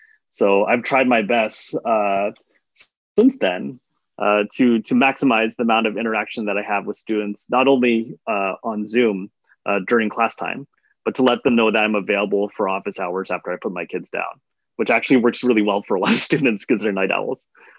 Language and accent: English; California, United States; So there weren't that many Filipino restaurants when I was growing up in the Bay Area.